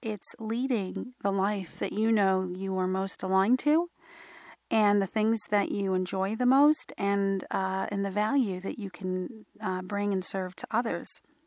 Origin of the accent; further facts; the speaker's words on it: New York City, New York, United States; So I grew up on Wall Street. I went to college in the downtown New York City area and landed in financial services.